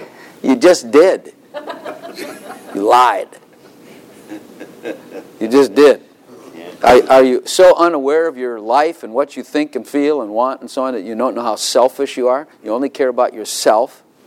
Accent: Northern US, United States; I'm from Yankee land and it gets cold up there.

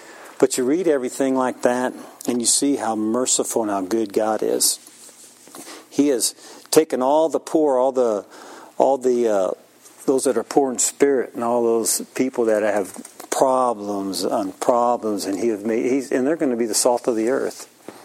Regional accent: United States; And I was from America, supposedly.

